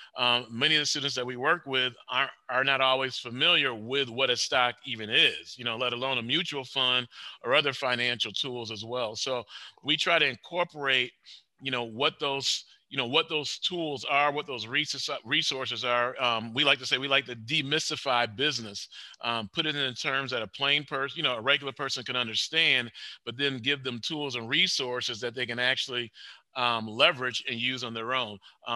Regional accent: Waukegan, Illinois, United States; I'm from Waukegan. I grew up in Waukegan.

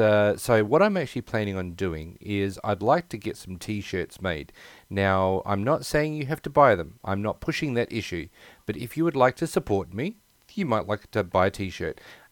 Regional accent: Australia; I live in Australia. I'm Australian, but try and beat us to the punch.

